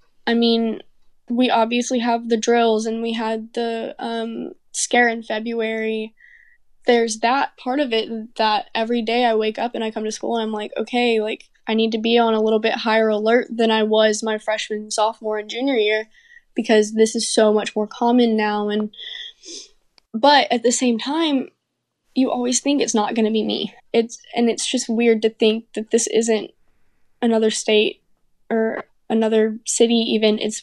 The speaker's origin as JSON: {"language": "English", "region": "Texas", "country": "United States", "said": "I mean, we're from Southeast Texas. My town is very pro-gun conservative."}